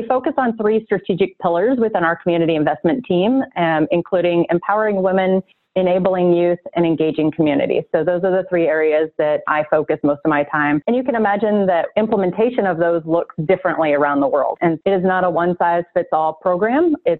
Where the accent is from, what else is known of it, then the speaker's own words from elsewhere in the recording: California, United States; So I'm originally from California.